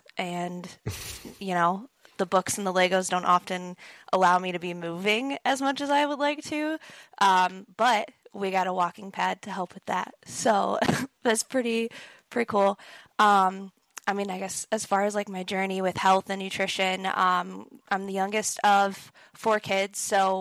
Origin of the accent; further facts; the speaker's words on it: Toledo, Ohio, United States; now in Columbus, United States; So I currently reside near Columbus, Ohio, but I'm originally from Toledo area. So all my family's still back there.